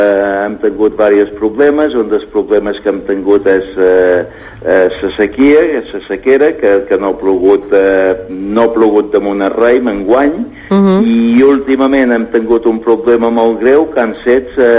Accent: Ibiza, Balearic Islands, Spain; born there; jo també som nascut a Eivissa i som fill de pagesos, el que vol dir que també som pagès

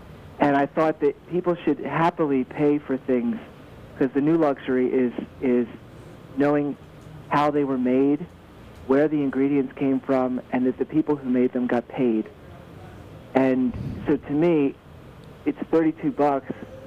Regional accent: Souderton, Pennsylvania, United States; Souderton, which is near just north of Quakertown.

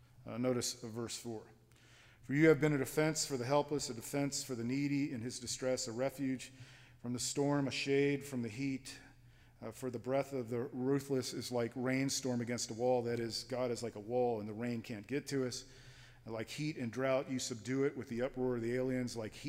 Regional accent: Florida, United States; I grew up in South Florida.

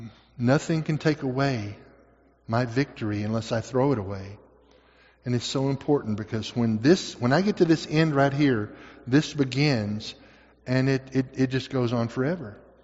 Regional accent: Arkansas, United States; That makes sense to me, but then I'm from Arkansas.

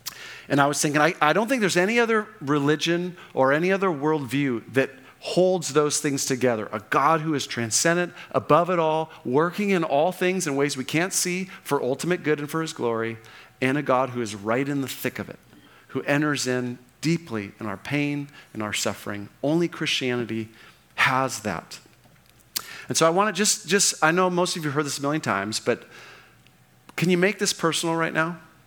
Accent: California, United States; I grew up in Orange County and I've got these great friends.

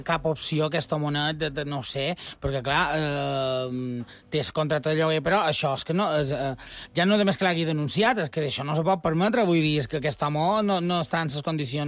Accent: Consell, Balearic Islands, Spain; Jo aquí som de Consell.

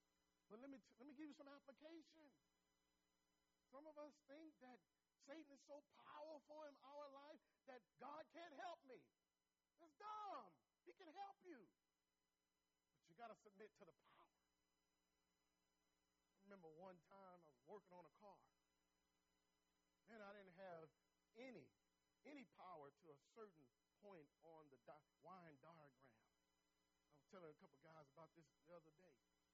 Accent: San Antonio, Texas, United States; And so it caused me to think about growing up in San Antonio, Texas.

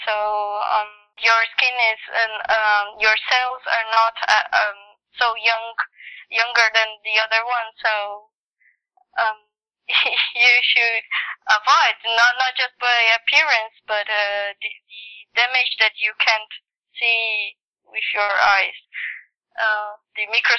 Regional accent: Brazil; English is a second language; I'm from Brazil, so I have a lot of sun rays.

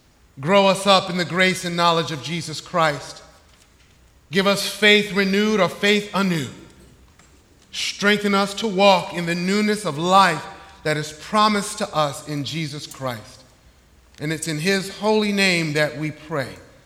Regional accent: Brooklyn, New York, United States; Howard Schultz grew up in my hometown of Brooklyn, New York, but under different circumstances than I did.

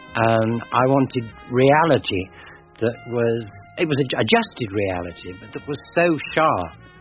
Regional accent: Manchester, North West England, United Kingdom; I grew up in Manchester

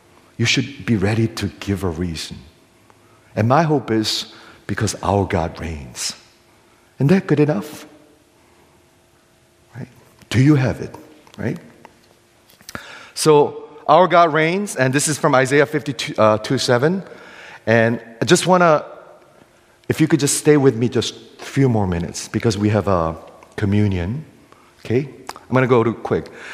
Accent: Chicago, Illinois, United States; also born or lived in Korea; now in New York, United States; I was born in Korea years ago. Came to the United States 40 years ago, exactly 40 years ago. Okay. I grew up in Chicago. I went to Flushing High School, Stony Brook University

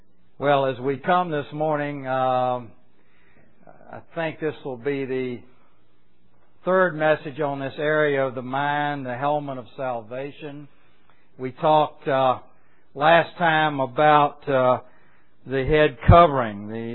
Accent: the South, United States; I know when I grew up in the South, it was the Free Will Baptist

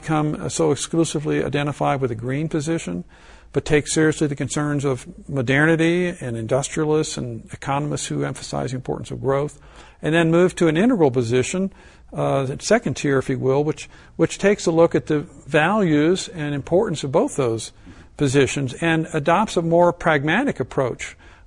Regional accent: Ohio, United States; Growing up in Ohio, I had a deep bonding experience, if you will, with the natural world in this little town I grew up with.

